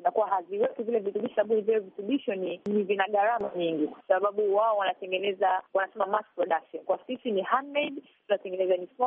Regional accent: Tanzania; moved away; mimi nilikuwa sijui wakati natoka huku Afrika, Tanzania.

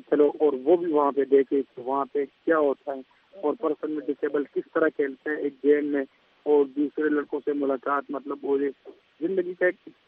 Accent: Mardan, Khyber Pakhtunkhwa, Pakistan; اور میرا تعلق مردان شہر سے ہے

